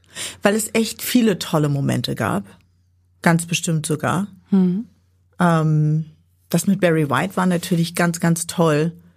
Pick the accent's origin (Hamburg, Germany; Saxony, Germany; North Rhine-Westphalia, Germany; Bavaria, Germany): Hamburg, Germany; Ich bin tatsächlich nicht in Harvestehude aufgewachsen, wo ich heute wohne, sondern in Stelzhoop, was man ja als sozialen Brennpunkt bezeichnen dürfte.